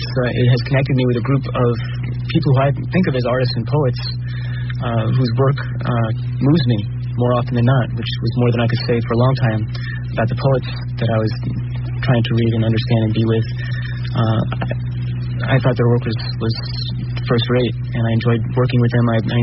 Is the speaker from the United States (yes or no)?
yes; New Jersey, United States; also born or lived in Queens; I grew up a lot in New Jersey. Yeah, I was born actually in Queens.